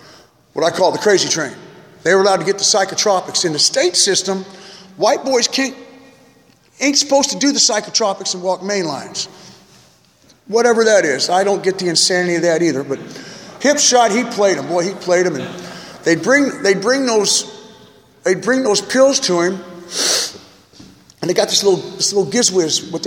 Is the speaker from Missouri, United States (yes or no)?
yes; Missouri, United States; I'm from Missouri. I'm in federal prison in California